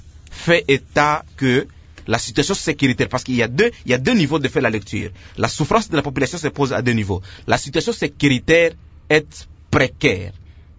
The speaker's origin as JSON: {"language": "French", "region": "North Kivu", "country": "DR Congo", "said": "Mais chez nous, à l'Est, dans la province de Nord-Kivu, dans la province de l'Ituri, on ne parle pas de la gratuité."}